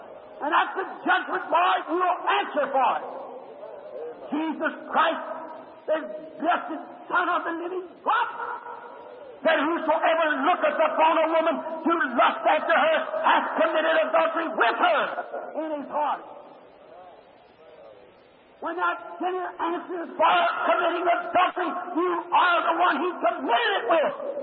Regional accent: Kentucky, United States; born or raised there

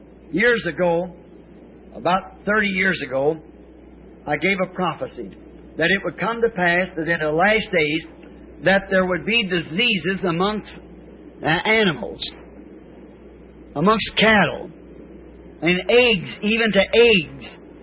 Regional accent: the South, United States; I'm a Southerner. I was born across the river yonder, but I'm like Abraham Lincoln.

